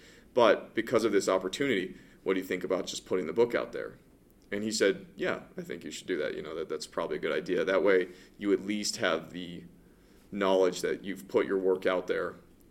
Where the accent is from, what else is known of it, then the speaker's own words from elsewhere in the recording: Santa Fe, New Mexico, United States; I happen to know him from growing up in Santa Fe.